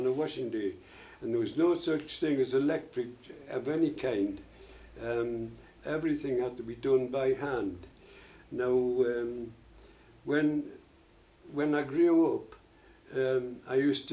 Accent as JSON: {"language": "English", "town": "Allendale", "region": "North East England", "country": "United Kingdom", "tie": "born there", "said": "I was born in Allendale, 1911."}